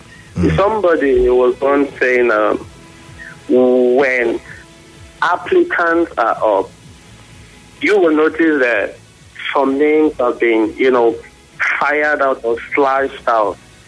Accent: Benue, Nigeria; I am from Benue State.

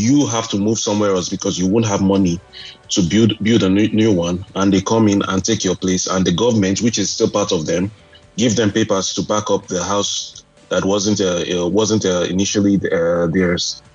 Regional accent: Kaduna, Kaduna State, Nigeria; moved away as an adult; I was born in Kaduna. I lived in Kaduna till I went out of Kaduna for my university study.

